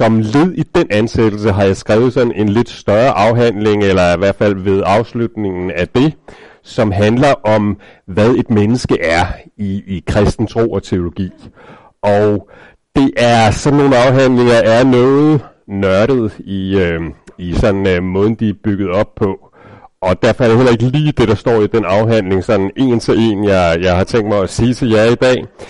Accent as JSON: {"language": "Danish", "town": "Birkerød", "region": "Capital Region of Denmark", "country": "Denmark", "tie": "born or raised there", "said": "var 18 år, flyttede jeg her fra Birkerød og uddannede mig i Aarhus og blev præst."}